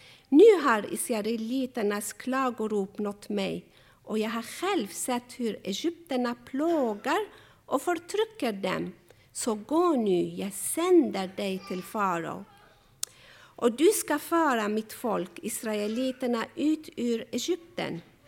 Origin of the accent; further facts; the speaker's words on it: Lebanon; Swedish is a second language; now in Sweden; jag är född och uppväxt i Libanon